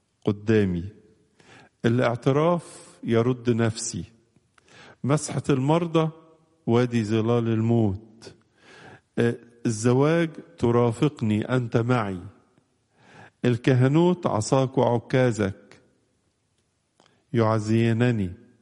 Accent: Egypt; في بلادنا مصر

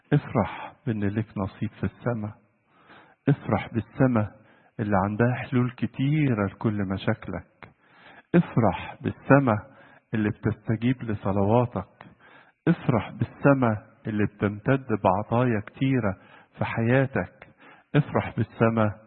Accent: Egypt; الأولاد لما بيجوا من القرى، وانت عارفين عندنا في مصر في دبان كتير وحاجات زي كده

